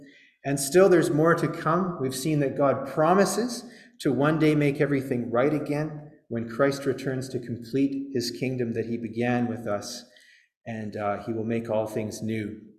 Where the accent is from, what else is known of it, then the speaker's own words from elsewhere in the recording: Vancouver, British Columbia, Canada; I remember when I grew up in Vancouver